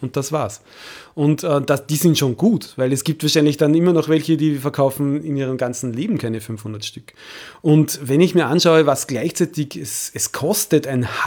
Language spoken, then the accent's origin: German; Austria; der deutsche Sprachraum ist ja zum Glück relativ groß auch, sage ich als Österreicher.